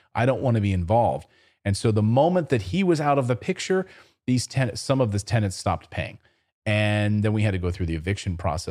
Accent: New Jersey, United States; born there; I lived in New Jersey. I was born in New Jersey.

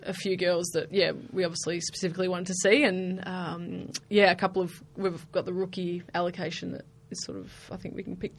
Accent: Mildura, Victoria, Australia; I grew up in Mildura, and when I was young there wasn't a league

